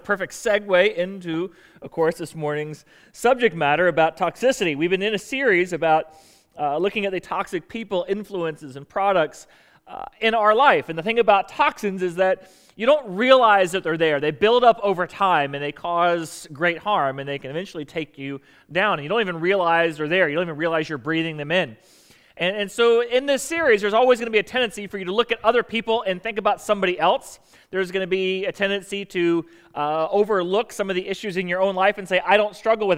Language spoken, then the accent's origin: English; Florida, United States; I grew up in Florida, so I was always a Dolphin fan, but also liked the Bucks.